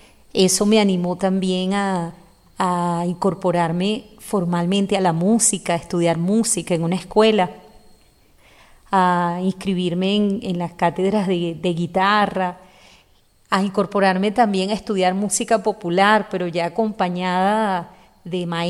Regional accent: Caracas, Capital District, Venezuela; cantora popular. Nací en Caracas, en esa Caracas hermosa, esa Caracas llena de tardes hermosísimas, en esa Caracas convulsionada también. Allí crecí con todas las dificultades que significa crecer en un barrio

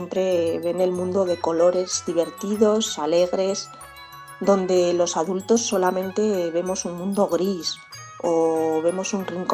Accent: Aragon, Spain; now in Medrano, Spain; Aunque soy maña y he vivido muchos años en Zaragoza, siempre me he considerado de Medrano y hace ya 11 años que vivo aquí.

